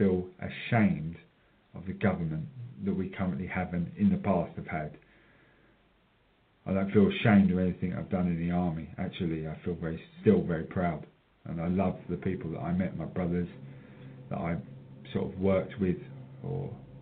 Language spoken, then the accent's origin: English; United Kingdom; I was a very proud British working class lad that I felt had got somewhere in my life by joining the military.